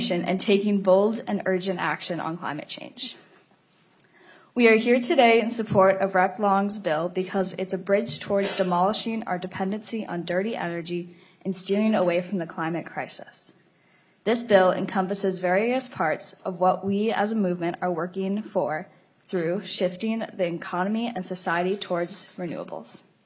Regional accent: Shoreview, Minnesota, United States; I'm 15, and I'm from Shoreview, Minnesota.

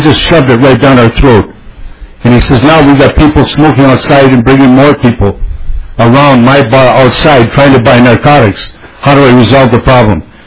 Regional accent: Minneapolis, Minnesota, United States; I came from Northeast to North Minneapolis to buy this bar, which was closed in a community that was run down, that I felt there could be opportunity to advance my community and be a part of the North Side, which I've lived all my life.

